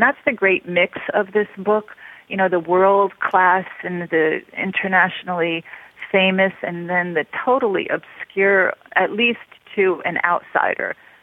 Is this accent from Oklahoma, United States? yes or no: no; New York, United States; I loved my hometown. I come from a very historically rich area of New York State, which is the Hudson Valley.